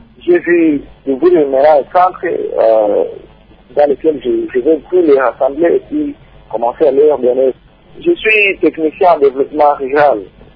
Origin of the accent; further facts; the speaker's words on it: DR Congo; je suis congolais